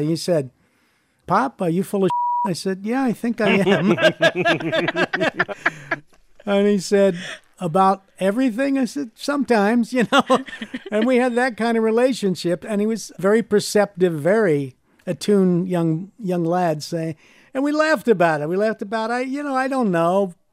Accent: Philadelphia, Pennsylvania, United States; That's the way I grew up. I'm from Philly, and that's the way we played, you know?

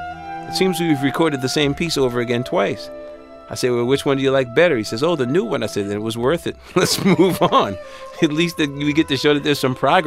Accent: Louisiana, United States; it probably helped that I was a black kid growing up in Louisiana in the 60s who went to predominantly white Catholic schools.

